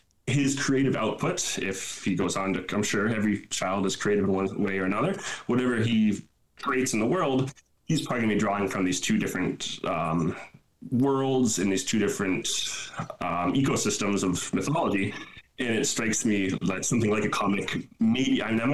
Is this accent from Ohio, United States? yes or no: no; Massachusetts, United States; also born or lived in Guatemala; Yeah, so I'm in West Virginia now. I grew up in Massachusetts.